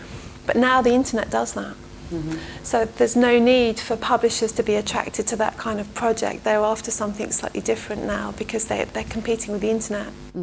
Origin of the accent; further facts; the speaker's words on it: England, United Kingdom; And I quite like the, especially in being English, I quite like that facility we have to kind of play on eccentricity.